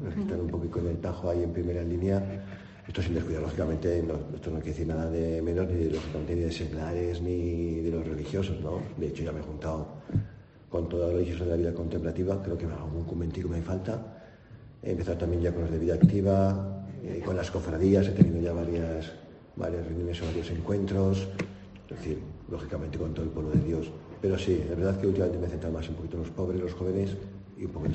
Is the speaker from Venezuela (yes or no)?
no; Aragon, Spain; diferente un poquito de mi tierra de Aragón.